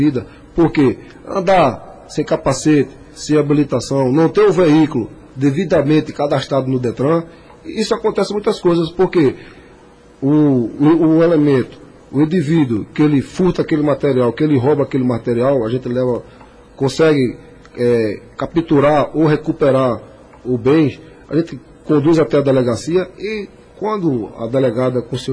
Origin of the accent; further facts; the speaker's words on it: Recife, Pernambuco, Brazil; now in Araripina, Brazil; na cidade aqui de Araripina, né, eu venho de Recife para cá